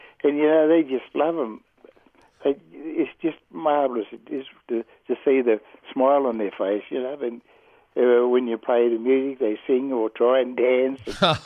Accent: Walker, New South Wales, Australia; I was born in Walker in New South Wales, and I grew up down there

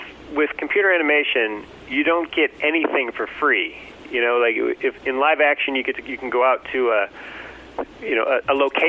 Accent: Detroit, Michigan, United States; I grew up in Detroit, and I was a huge

